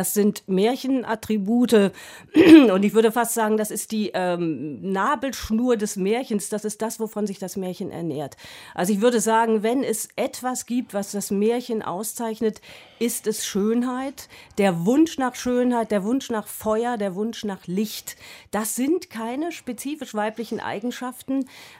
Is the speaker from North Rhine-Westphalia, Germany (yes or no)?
no; Hameln, Lower Saxony, Germany; Ich komme aus Hameln